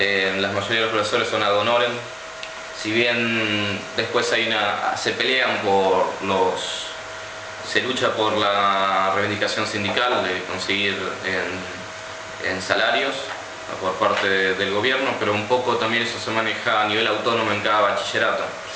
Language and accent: Spanish; Asturias, Spain; now in Argentina; cuando yo llegué acá de Asturias